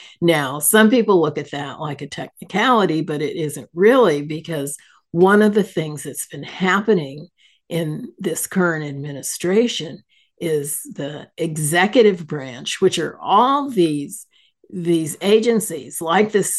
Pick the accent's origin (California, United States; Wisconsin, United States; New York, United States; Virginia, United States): California, United States; Oh, my home state, my birth state. It embarrasses me.